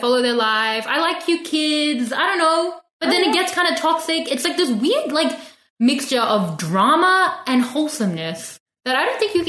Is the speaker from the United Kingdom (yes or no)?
no; Australia; I, as an Australian, did as well.